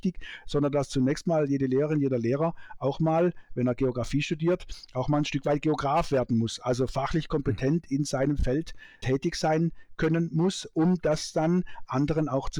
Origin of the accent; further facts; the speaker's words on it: Fürstenberg, Baden-Württemberg, Germany; also born or lived in Mannheim; weil in der Nähe von Donaueschingen, wo ich herkomme, aus Fürstenberg, im kleinen Dorf, da gab es natürlich weit und breit keine Uni.